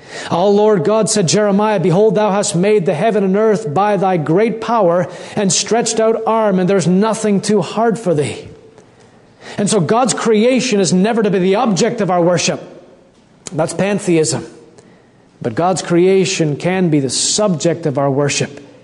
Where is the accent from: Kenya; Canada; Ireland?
Canada; now in United States; Now, as a Canadian living in America, back at the Winter Games, I watched on as you hosted the Winter Olympic Games